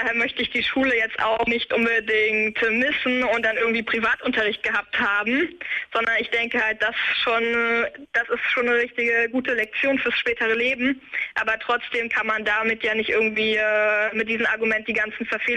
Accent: Hesse, Germany; ich komme ja aus Hessen ursprünglich

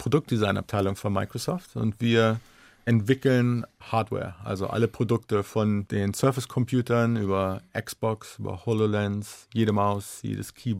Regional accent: Germany; now in United States; Wir kommen natürlich aus Deutschland. Meine Eltern wohnen in Wolfsburg.

